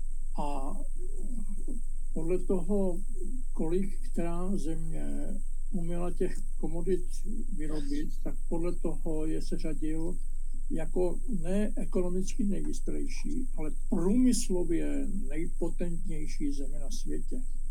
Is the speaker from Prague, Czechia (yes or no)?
no; Zlín, Zlín Region, Czechia; born there; já jsem se narodil v Baťově nemocnici, přiznám se, ve Zlíně